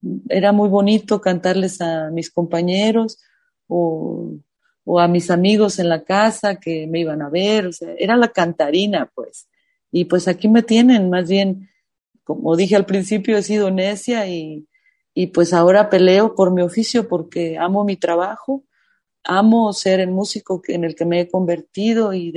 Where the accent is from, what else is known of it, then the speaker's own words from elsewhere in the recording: Mexico; Me considero un músico mexicano